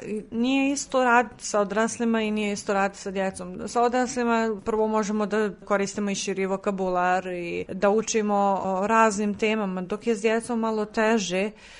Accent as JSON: {"language": "Bosnian", "country": "Bosnia & Herzegovina", "said": "iz Bosne sam, prevodila sam za farsi jezik, odnosno perzijski jezik izvorno"}